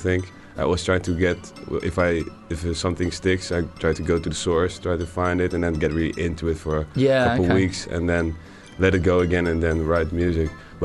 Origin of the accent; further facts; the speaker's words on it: Rotterdam, South Holland, Netherlands; English is a second language; I'm from the Netherlands, from Rotterdam, and there's a big Surinamese community.